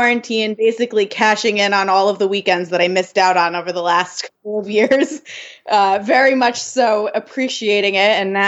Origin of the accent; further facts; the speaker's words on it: Wayne, New Jersey, United States; I was born and raised in New Jersey. I currently live in Morris County with my husband, but I grew up in Wayne going out to eat in Montclair.